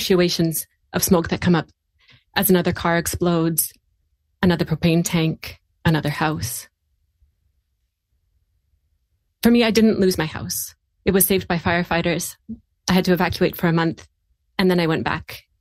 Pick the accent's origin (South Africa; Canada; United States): Canada; Lytton, British Columbia; I'm from Lytton. And I think most Canadians have heard of Lytton, definitely not before the fire. It's a tiny little village. It was a tiny little village, even tinier now.